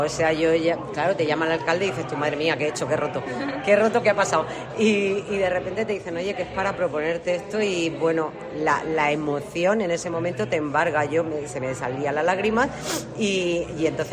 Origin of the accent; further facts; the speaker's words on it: Region of Murcia, Spain; compartir con la gente que viene de fuera el cómo somos los murcianos